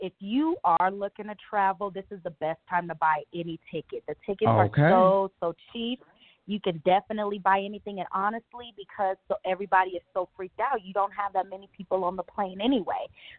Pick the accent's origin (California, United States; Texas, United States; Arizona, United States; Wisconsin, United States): California, United States; Inglewood; now in Colorado, United States; I live in Colorado now, but I'm from Inglewood. I'm from Inglewood.